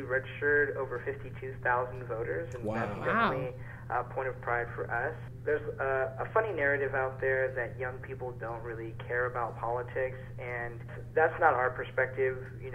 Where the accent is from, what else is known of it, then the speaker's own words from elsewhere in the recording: Tacoma, Washington, United States; Actually, growing up in Tacoma, went down to Mason Methodist Church and cast my ballot in person.